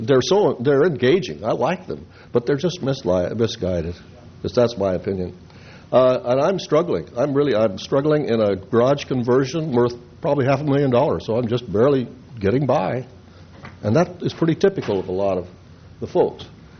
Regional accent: Los Osos, California, United States; I'm from Los Osos.

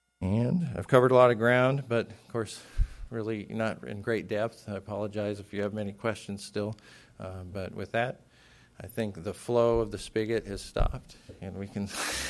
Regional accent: Los Angeles, California, United States; One of the most glaring examples to me is near where I grew up in Los Angeles, on the kind of the suburban fringe.

